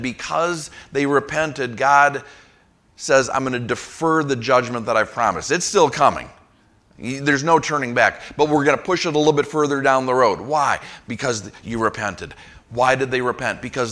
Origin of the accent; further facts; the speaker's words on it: Ireland; Had someone in my old church who called me … Because I'm Irish, and because … they thought sounded better than